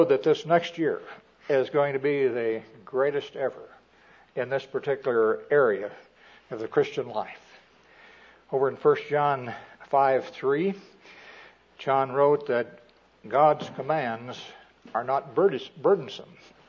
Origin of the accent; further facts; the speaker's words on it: Missouri, United States; born there; Missouri is the place of my birth. And neighbors from Kansas. I was born in Jackson County, right out of Kansas City